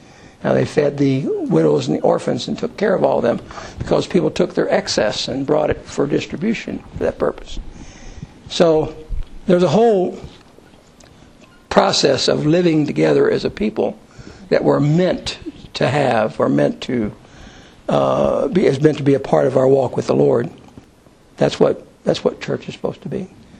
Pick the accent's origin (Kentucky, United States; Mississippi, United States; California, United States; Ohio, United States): Kentucky, United States; Owensboro; I remember in where I came from in Owensboro, the first thing you did when you wanted to build a church is you built the barbecue pit.